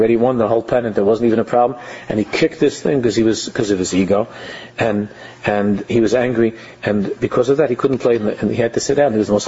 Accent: United States; Anybody that expects to see hatzlocha immediately, that's how we were raised in America

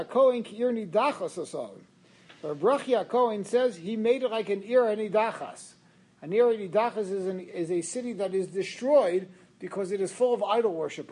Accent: New York, United States; I said, "Listen, I know I'm a New Yorker and you're clearly not, but is there a reason why we're waiting?"

